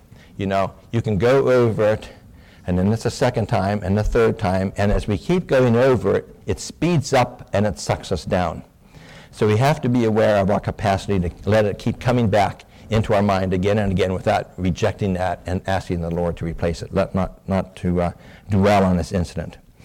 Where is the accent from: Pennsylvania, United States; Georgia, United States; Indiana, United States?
Pennsylvania, United States; Pittsburgh; I grew up in Pittsburgh area, so I know what a blast furnace is.